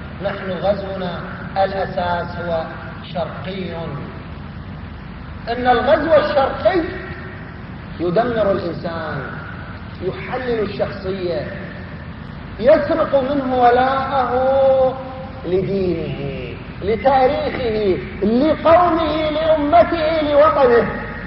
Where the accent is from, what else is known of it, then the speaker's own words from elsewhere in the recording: Iraq; ولكن لا ينبغي لنا نحن كعراقيين أن ننشغل بهموم الأمة